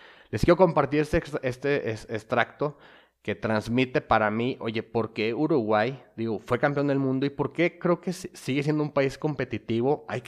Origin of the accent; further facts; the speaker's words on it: Mexico; en el caso de aquí como mexicanos